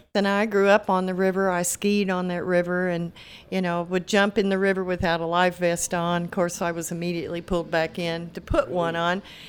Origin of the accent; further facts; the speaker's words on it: Cairo, United States; Well, I grew up a block away from St. Mary's Park, so we were avidly there every day, in and out, all day long.